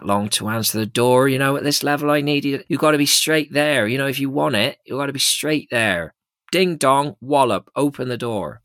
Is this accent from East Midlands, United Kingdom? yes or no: yes; Nottingham, East Midlands, United Kingdom; born there; I'm 49, and here's something I just discovered. I was born in Nottingham.